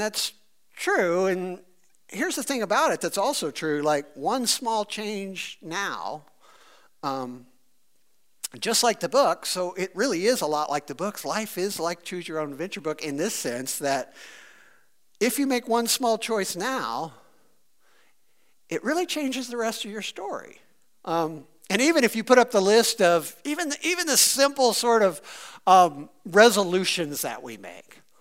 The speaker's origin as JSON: {"language": "English", "region": "Missouri", "country": "United States", "moved": "as an adult", "lives_now": "York, United States", "said": "I'm from Missouri, and we decided to move across the country to Baltimore, Maryland for a job"}